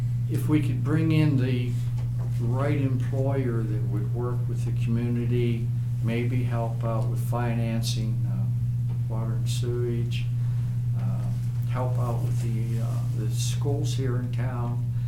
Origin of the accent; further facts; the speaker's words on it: Weirton, West Virginia, United States; The town that I was raised in, I'm from Weirton, West Virginia, part of the Rust Belt